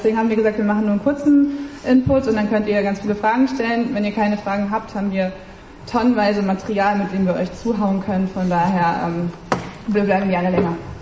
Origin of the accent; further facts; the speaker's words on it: Düsseldorf, North Rhine-Westphalia, Germany; Ich komme aus Düsseldorf